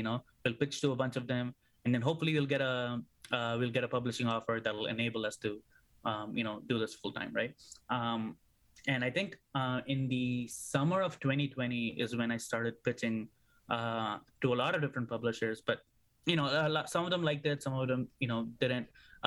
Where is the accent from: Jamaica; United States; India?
India; when I was growing up in India